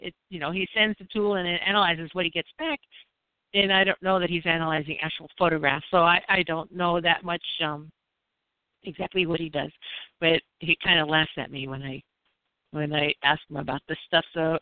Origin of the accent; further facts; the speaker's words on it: United States; Well, I'm the American, they're the British, they're supposed to be able to speak.